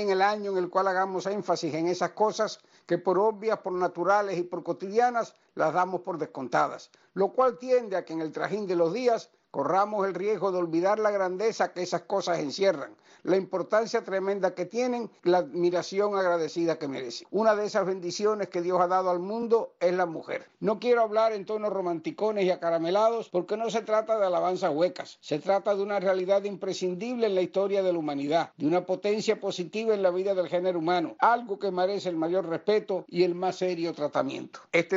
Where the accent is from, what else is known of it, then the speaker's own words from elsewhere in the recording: Cuba; siendo cubano